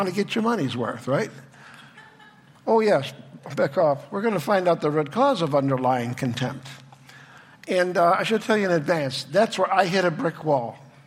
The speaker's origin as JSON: {"language": "English", "town": "Chicago", "region": "Illinois", "country": "United States", "lives_now": "Fulton, United States", "said": "from Fulton, Missouri. I'm originally from Chicago. Nobody's perfect, okay?"}